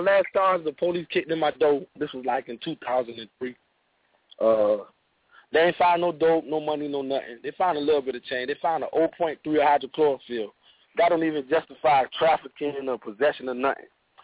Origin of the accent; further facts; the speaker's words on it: Savannah, Georgia, United States; But we ain't going to kick it because I'm from Savannah. I'm from Georgia and you from New York. So I'm a lame or I'm a country nigga.